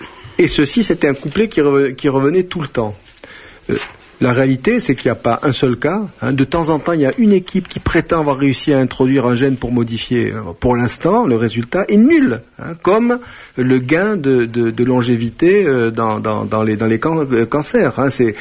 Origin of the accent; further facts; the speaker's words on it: Algiers, Algiers Province, Algeria; moi, quand j'étais petit à Alger, j'ai jamais vu des emplacements pour infirmes